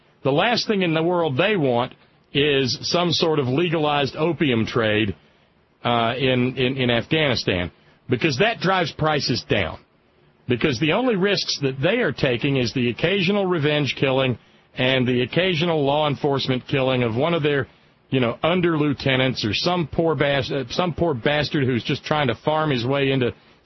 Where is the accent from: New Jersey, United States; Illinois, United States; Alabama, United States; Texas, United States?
Alabama, United States; Back when I grew up down in Alabama, I lived in something called a dry county.